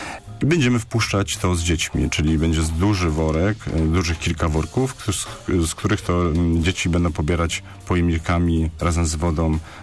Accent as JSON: {"language": "Polish", "town": "Poznań", "region": "Greater Poland Voivodeship", "country": "Poland", "said": "jako poznaniacy czy ludzie mieszkający przy rzece"}